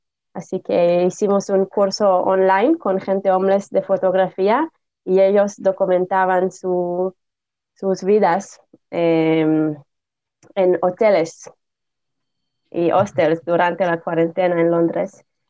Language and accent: Spanish; Tel Aviv, Tel Aviv District, Israel; Spanish is a second language; also born or lived in Jerusalem; No, nací en Jerusalén. Pero, sí, pero toda mi vida estoy en Tel Aviv. Mi casa, mi familia están en Tel Aviv. Que Tel Aviv es mi ciudad.